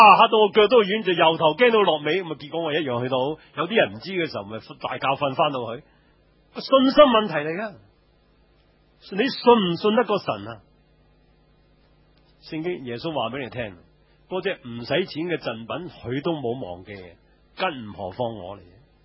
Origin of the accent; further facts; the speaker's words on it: San Francisco, California, United States; 我从三藩市嚟嘅，见惯地震。